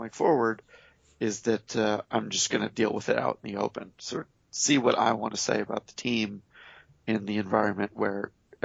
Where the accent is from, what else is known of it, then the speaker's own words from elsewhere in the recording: Martha's Vineyard, Massachusetts, United States; this is like when I grew up in Martha's Vineyard